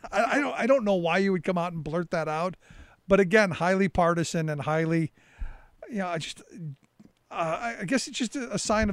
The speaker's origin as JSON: {"language": "English", "town": "Cleveland", "region": "Ohio", "country": "United States", "tie": "born or raised there", "said": "He's in my hometown of Cleveland on WTAM there, which is the giant talk station in the area"}